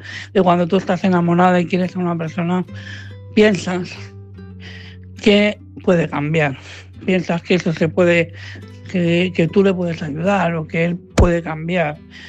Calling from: Madrid, Community of Madrid, Spain; de Madrid.

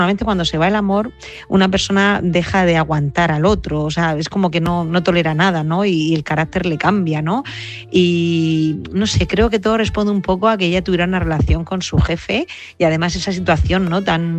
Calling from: Murcia, Region of Murcia, Spain; de Murcia.

